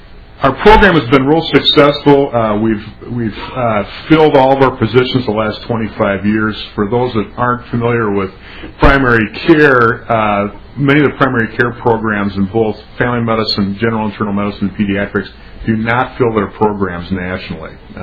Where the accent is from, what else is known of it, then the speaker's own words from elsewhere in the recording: Mankato, Minnesota, United States; now in Rochester, United States; I'm a product of Minnesota education, I guess, from start to finish. I grew up in Mankato. I went to Mankato State, now Minnesota State